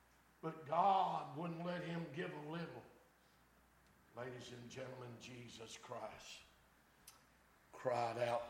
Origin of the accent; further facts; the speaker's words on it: Kentucky, United States; Remember, I'm from Kentucky, so please give me a little slack.